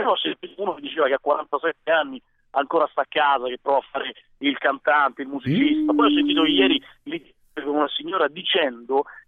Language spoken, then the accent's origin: Italian; Fondi, Lazio, Italy; Da Fondi, in provincia di Latina, te l'ho già detto.